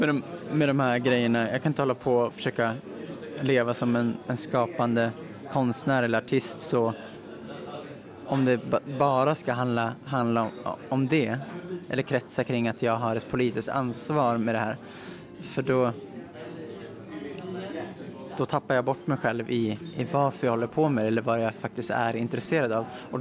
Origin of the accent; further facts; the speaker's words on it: Östersund, Jämtland County, Sweden; Jag började träna cirkus när jag bodde uppe i Östersund där jag kommer ifrån.